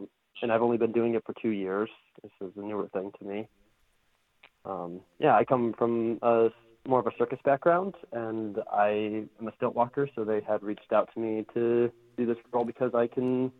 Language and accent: English; Ann Arbor, Michigan, United States; Yeah, I'm from Ann Arbor.